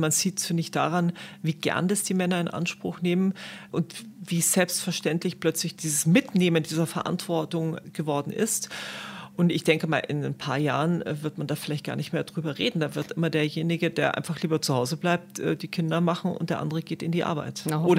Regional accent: Starnberg, Bavaria, Germany; Ich bin in Starnberg groß geworden

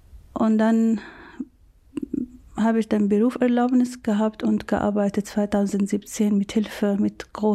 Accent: Syria; German is a second language; moved away as an adult; now in Germany; ich komme aus Syrien und ich bin Ärztin und ich war Gynäkologin in meinem Heimat.

